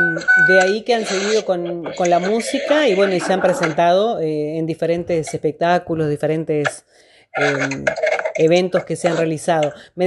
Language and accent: Spanish; Paysandú, Uruguay; soy de Paysandú, me pasa igual. No hablamos, más allá de que somos uruguayos y del mismo país, pero cada ciudad, cada pueblo, tiene como su modismo, su forma. Su manera de hablar